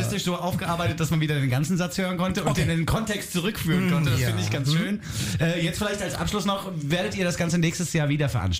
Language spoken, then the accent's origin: German; Frankfurt, Hesse, Germany; born there; Ich bin ja in Frankfurt geboren und ich kenne die hässliche Zeit.